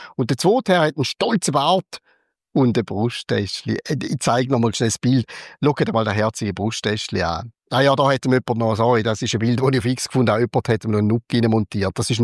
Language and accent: German; Switzerland; ich als Schweizer